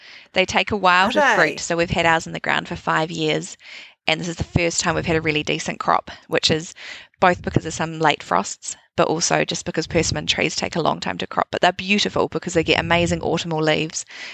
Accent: Auckland, New Zealand; Originally I'm from Auckland, but I've been here for nearly 9 years now and definitely call it home.

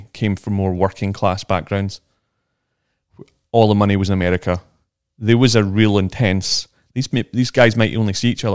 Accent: Scotland, United Kingdom; I don't see myself as European. I'm certainly a nationalist. I see myself as British and Scottish.

